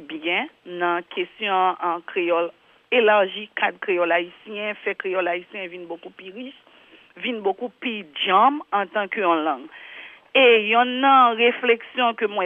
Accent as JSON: {"language": "French", "country": "Haiti", "said": "c'est une journée qui peut permettre chaque grain de nous, en tant qu'haïtien, utiliser ça nous connaît dans la langue"}